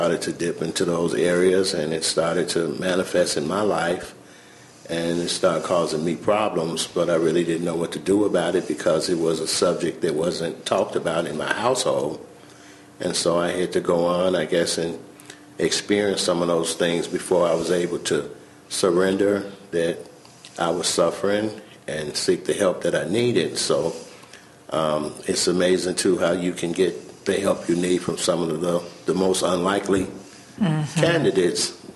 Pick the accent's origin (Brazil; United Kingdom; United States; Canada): United States; Gary, Indiana; As Lisa says, I'm from Gary and been here since April of 04